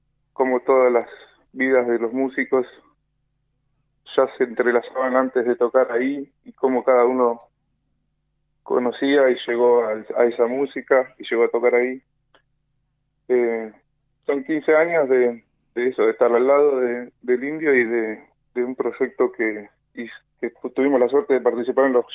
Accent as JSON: {"language": "Spanish", "town": "El Bolsón", "region": "Río Negro", "country": "Argentina", "tie": "born or raised there", "said": "yo me crié allá en Bolsón, escuchando"}